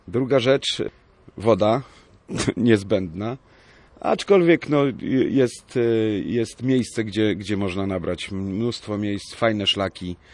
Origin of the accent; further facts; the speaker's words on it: Lubartów, Lublin Voivodeship, Poland; A i jestem z Lubartowa, pochodzę z Lubartowa, z województwa lubelskiego, natomiast teraz, źle to zabrzmi, ale żyję w rozkroku. Część tygodnia w Lubartowie, gdzie pracuję, a część w Supraślu, gdzie mam żonę i rodzinę